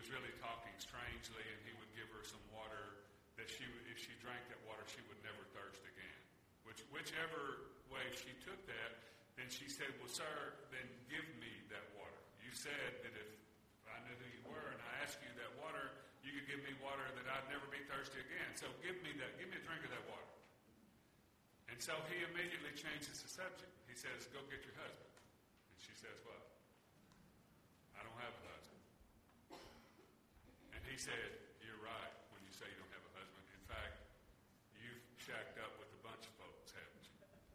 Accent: Mississippi, United States; I grew up in the South, in the Mississippi Delta, and I've seen massive cotton fields that are just snow white, ready to be picked.

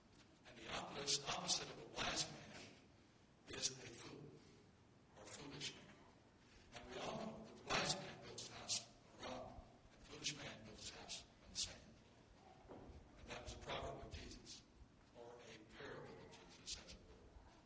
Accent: Oklahoma, United States; It's in the middle of Oklahoma. I'm out from Oklahoma. We're homesick.

